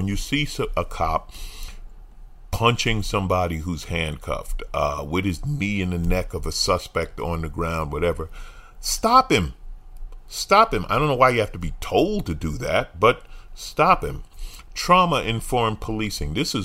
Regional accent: New York, United States; When I was growing up in New York, people drove down all the time.

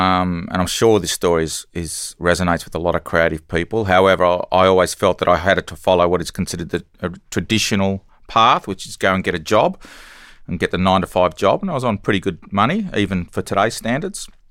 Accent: Canberra, Australian Capital Territory, Australia; I grew up in Canberra.

